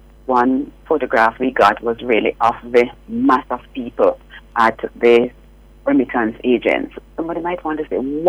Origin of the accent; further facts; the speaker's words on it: Saint James, Jamaica; as somebody who grew up in St. James